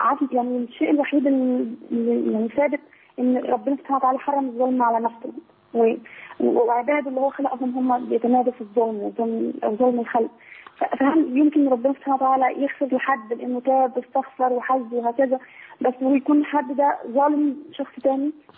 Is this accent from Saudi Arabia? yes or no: no; Egypt; now in Bahrain; انا بكلمك من البحرين من بلد ربنا سبحانه وتعالى ان هو يوفق بلدنا ويتم بشرع النفوذ ويحكم في مصر ان شاء الله.